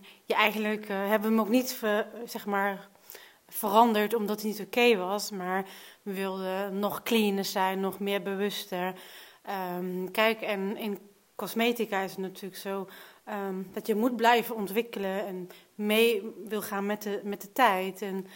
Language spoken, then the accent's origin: Dutch; Netherlands; Sorry, ik ben een Nederlander, hè?